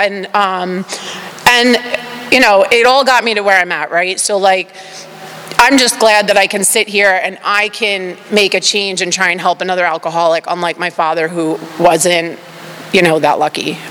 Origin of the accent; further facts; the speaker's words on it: New York City, New York, United States; I grew up in New York, born and raised in the Bronx, and my mom worked a lot.